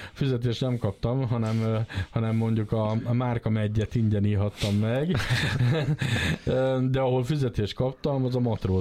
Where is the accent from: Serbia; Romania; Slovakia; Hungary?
Hungary; Lake Balaton area; born or raised there